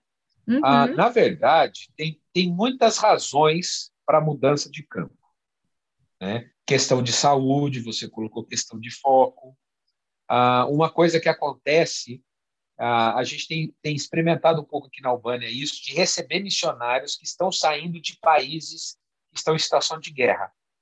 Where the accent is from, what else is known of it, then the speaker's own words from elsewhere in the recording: Bragança Paulista, São Paulo, Brazil; Eu sou de São Paulo, mesmo a cidade, eu cresci no interior, em Bragança Paulista, é uma cidade maior